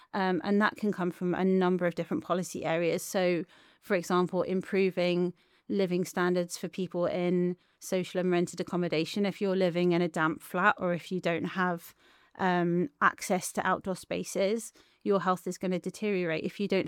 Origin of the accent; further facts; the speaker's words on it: London, United Kingdom; now in Wales; I grew up in London. I was not even a car driver until I was in my mid-30s